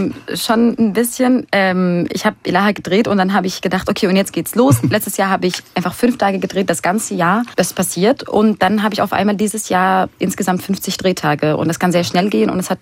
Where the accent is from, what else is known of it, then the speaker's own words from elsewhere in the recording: Syria; German is a second language; moved away as an adult; now in Germany; weil ich bin ja in Syrien geboren und aufgewachsen. Ich bin erst mit 19 nach Deutschland gekommen